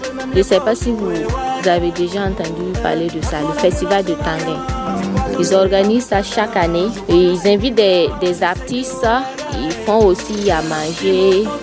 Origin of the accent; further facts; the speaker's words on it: Kaya, Centre-Nord, Burkina Faso; Je suis venue de Kaya, tout précisément à Pisla.